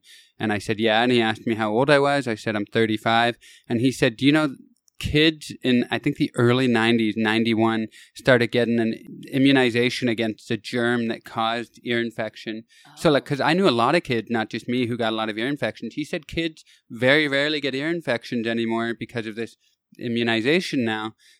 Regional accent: Canada; now in Los Angeles, United States; I'm from Canada originally. Been living in L.A. for 5 years now

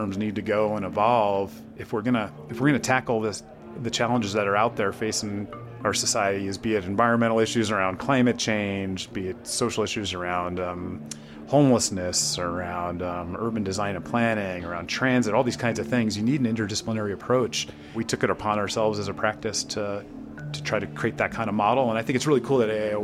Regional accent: New York, United States; now in Seattle, United States; New York. I'm from New York suburbs, and went to UVA as an undergrad.

